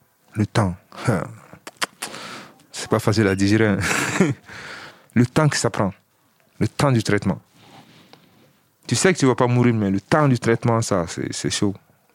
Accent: Mali; moved away as an adult; now in Villetaneuse, France; j'ai 32 ans et je viens du Mali. Du Mali, je suis passé par l'Algérie, la Libye et l'Italie. Et je suis venu à Villetaneuse

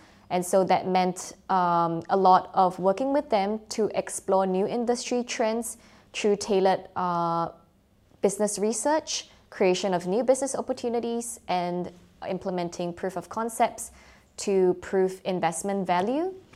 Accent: Singapore; now in London, United Kingdom; I'm from Singapore and I'm currently an MBA 2025 student at London Business School.

